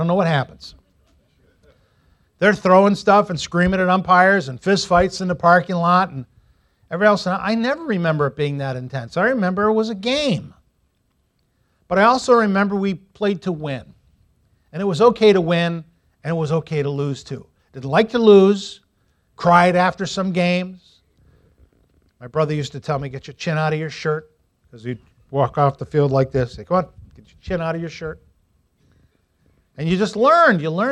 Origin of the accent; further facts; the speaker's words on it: Agawam, Massachusetts, United States; Now, I grew up in Agawam, Massachusetts, played Little League from the time I could remember.